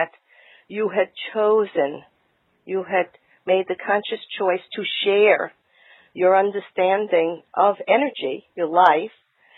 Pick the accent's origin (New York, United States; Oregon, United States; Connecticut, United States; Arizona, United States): New York, United States; I grew up in New York in a Jewish family